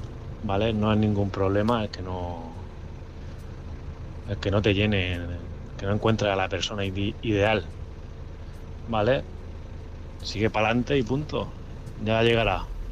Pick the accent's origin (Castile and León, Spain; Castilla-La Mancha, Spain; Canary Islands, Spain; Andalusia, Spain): Andalusia, Spain; Almería; de Almería